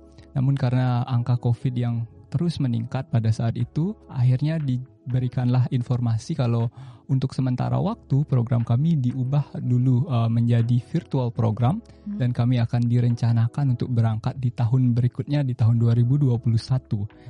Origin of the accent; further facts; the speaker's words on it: Singaraja, Bali, Indonesia; Saya asli Bali, jadi kampung saya di Singaraja. Sekarang saya sedang ada di Amerika Serikat, di Washington DC untuk summer trip. Saya sedang menempuh pendidikan di Tiongkok, tepatnya di Hainan Normal University.